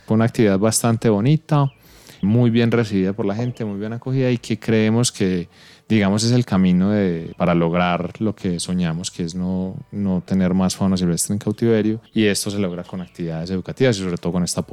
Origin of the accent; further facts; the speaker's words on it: Antioquia, Colombia; es a reconocer a la fauna silvestre como nuestra principal riqueza como colombianos, como antioqueños.